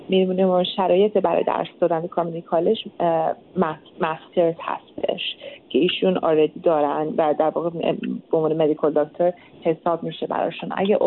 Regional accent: Iran; من حامیشون خواهم بود به عنوان یک ایرانی

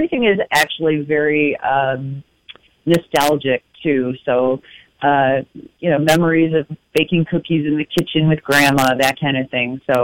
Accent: White Lake, Michigan, United States; Growing up in White Lake, Michigan here, my dad's an immigrant from Italy, and when I was a little girl, everything had to be purchased American-made

